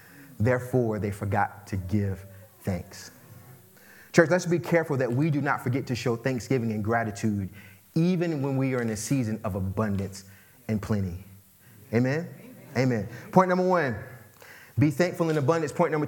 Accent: Hampton, South Carolina, United States; So I'm from the Lowcountry. Anybody familiar with the Lowcountry, Hampton County? There we go. Okay. So I'm from Lowcountry, Hampton, South Carolina. My mom's from Pendleton. My dad's from Lyman.

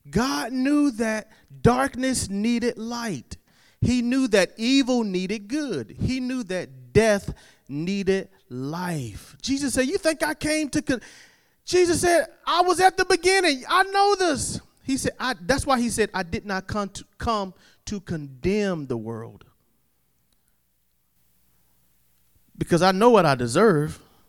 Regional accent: Fairfax, South Carolina, United States; I'm from Fairfax, South Carolina.

